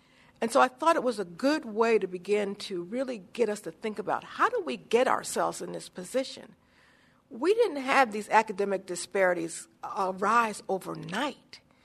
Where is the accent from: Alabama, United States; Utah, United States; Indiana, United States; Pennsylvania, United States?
Pennsylvania, United States; Philadelphia; I grew up in Philadelphia. If you wanted to go anywhere in the city, you took public transportation because it was safe, it was reliable, and it was dependable.